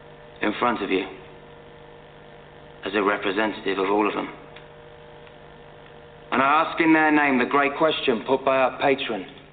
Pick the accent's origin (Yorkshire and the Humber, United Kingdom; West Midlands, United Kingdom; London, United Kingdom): London, United Kingdom; Bermondsey; I'm an Englishman. I'm from Bermondsey, southeast London.